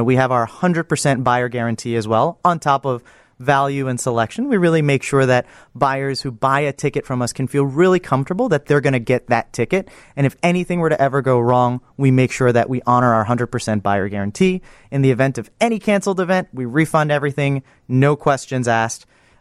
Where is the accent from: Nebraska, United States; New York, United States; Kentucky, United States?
New York, United States; New York City; also born or lived in Singapore; I was born in Singapore, grew up in New York City, served in the Singapore military.